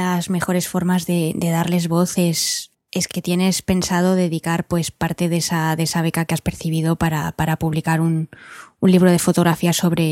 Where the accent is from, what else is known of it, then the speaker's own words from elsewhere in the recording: Madrid, Community of Madrid, Spain; Si tengo que ir a Madrid, que no me cuesta mucho trabajo porque es mi tierra, iré a verla